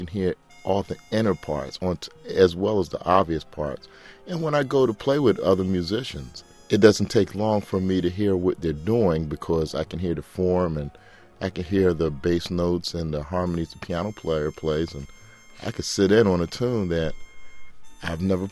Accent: Philadelphia, Pennsylvania, United States; I grew up in North Philadelphia. The music was very prominent there

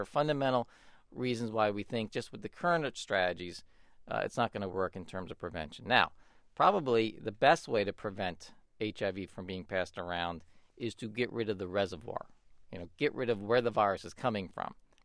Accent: San Francisco, California, United States; that could be done in my hometown, San Francisco, as well as in rural areas of Africa and elsewhere.

